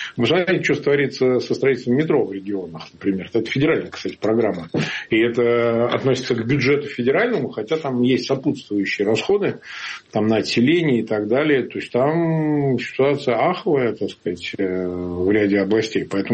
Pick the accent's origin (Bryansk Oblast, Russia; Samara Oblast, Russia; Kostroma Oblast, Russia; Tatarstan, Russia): Samara Oblast, Russia; Я вот родом из Самарской области